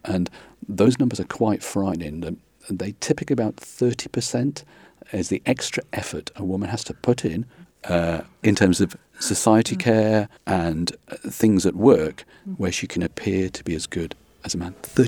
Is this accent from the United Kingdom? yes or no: yes; United Kingdom; particularly in the UK, of course, my home country